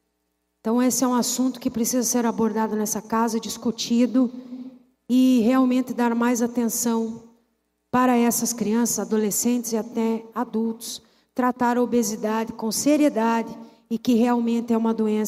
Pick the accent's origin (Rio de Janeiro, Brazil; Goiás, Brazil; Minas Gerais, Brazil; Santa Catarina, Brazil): Santa Catarina, Brazil; Videira; born or raised there